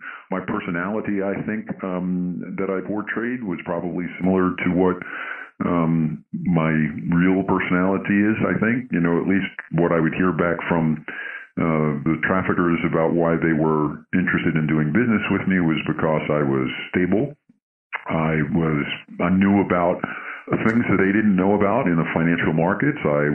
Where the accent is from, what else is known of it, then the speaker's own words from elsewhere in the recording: New York, United States; So I'm originally from New York.